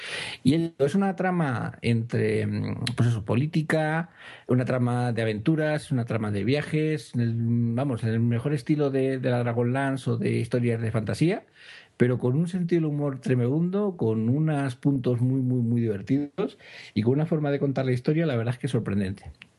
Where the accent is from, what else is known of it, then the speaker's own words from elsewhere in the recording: Andalusia, Spain; Andaluz, totalmente.